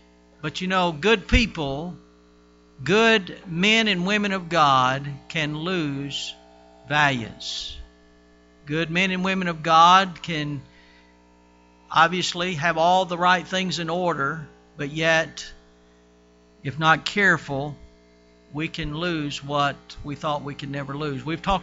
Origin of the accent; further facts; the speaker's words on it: United States; I speak of that because, you know, I'm from America and my heart goes out to this country